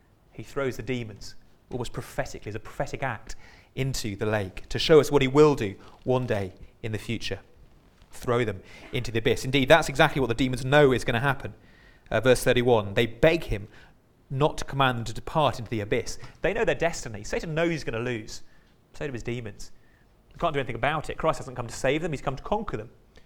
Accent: South West England, United Kingdom; now in Derbyshire, United Kingdom; It's one of the things I don't like about living in Derbyshire. I was brought up by the post, by the coast. I grew up in Dorset, near Poole Harbour

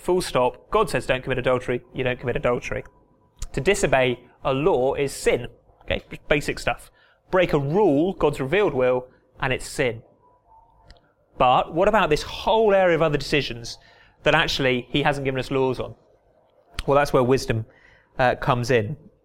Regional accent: South West England, United Kingdom; When I grew up in Dorset, the Royal Marines are based down there

